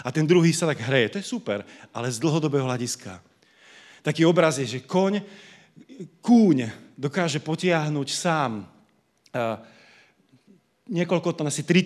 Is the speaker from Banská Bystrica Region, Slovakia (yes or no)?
no; Bratislava, Bratislava Region, Slovakia